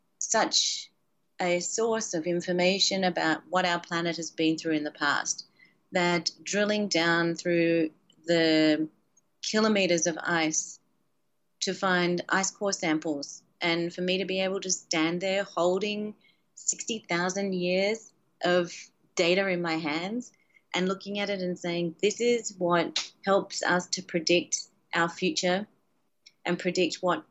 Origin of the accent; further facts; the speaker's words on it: Australia; And I chose Australia very deliberately, not only because I am Australian